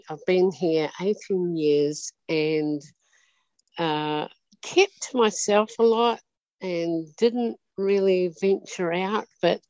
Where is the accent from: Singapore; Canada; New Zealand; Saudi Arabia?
New Zealand; moved away as an adult; now in United States; I was born and raised in New Zealand.